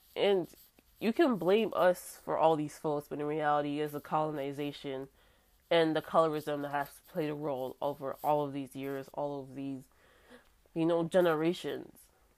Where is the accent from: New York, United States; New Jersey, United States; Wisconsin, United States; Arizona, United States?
New York, United States; New York City; I have dark skin, I'm from the South Bronx, and I'll admit my hair is a little nappy.